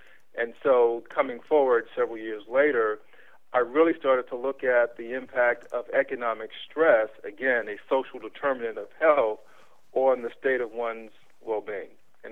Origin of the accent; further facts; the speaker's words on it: Washington, District of Columbia, United States; also born or lived in Northern Virginia; Well, I'm a native Washingtonian, and I grew up specifically in Southeast Washington and lived there for the first 11 and a half years of my life, and then my parents moved the family out to Northern Virginia.